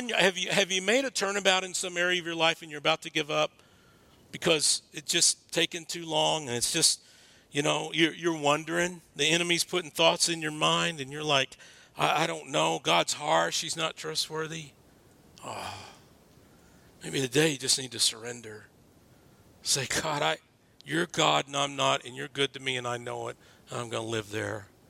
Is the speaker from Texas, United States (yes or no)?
yes; Texas, United States; I was from Texas, so lawnmower stayed in the living room.